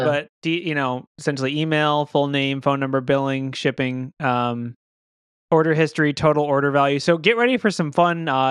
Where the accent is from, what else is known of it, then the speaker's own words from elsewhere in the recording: Florida, United States; No, I don't own any closed-toed shoes. I'm from Florida. I only have Crocs and flip-flops.